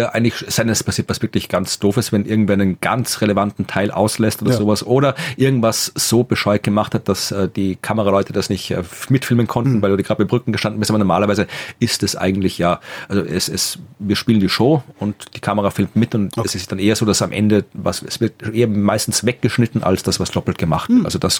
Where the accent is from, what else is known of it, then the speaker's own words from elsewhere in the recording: Lower Austria, Austria; Das ist einfach hier, also Oberbergern, das ist so eine kleine Ortschaft in der Nähe, da wo ich herkomme, in der Nähe von Krems.